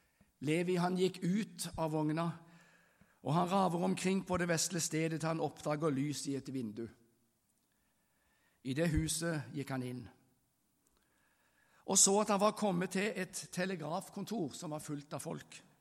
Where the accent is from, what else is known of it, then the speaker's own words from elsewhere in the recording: Kristiansand, Agder, Norway; also born or lived in Arendal; Men når jeg var 2 år, så flyttet de til Kristiansand, og jeg flyttet selvfølgelig med der. Og jeg sier at jeg er Kristiansand, men hvis det er folk spør hvor er du født, så er jeg jo født i Arendal.